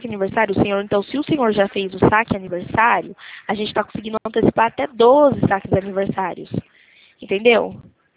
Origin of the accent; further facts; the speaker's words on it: Araras, São Paulo, Brazil; A gente é de Araras.